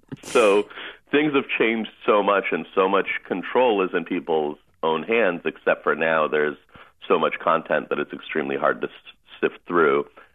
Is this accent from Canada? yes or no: no; Russia; English is a second language; now in United States